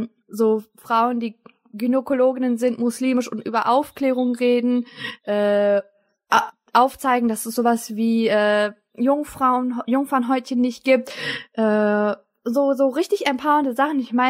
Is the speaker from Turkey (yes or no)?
yes; Turkey; Ich bin Hijabi, aber trage einen Turban, das passt irgendwie auch nicht. Ich bin Türkin und habe die ganze Welt bereist, es passt irgendwie auch nicht. Ich bin Muslima, aber voll feministisch